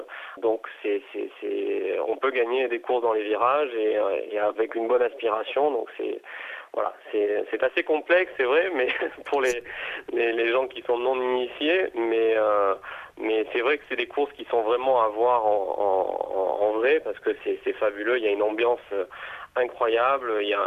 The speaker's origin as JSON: {"language": "French", "town": "Nice", "region": "Provence-Alpes-Côte d'Azur", "country": "France", "said": "moi je suis niçois, je suis une personne normale, tout à fait simple. J'ai des parents qui étaient des petits commerçants à Nice."}